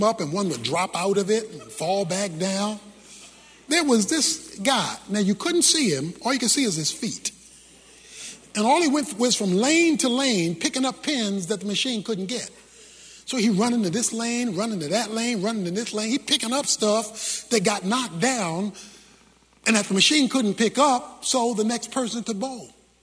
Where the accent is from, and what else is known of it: Baltimore, Maryland, United States; born or raised there